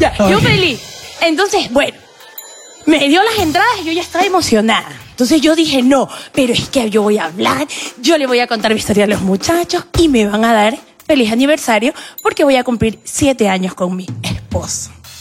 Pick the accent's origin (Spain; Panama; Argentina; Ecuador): Ecuador; Él es venezolano y yo soy ecuatoriano.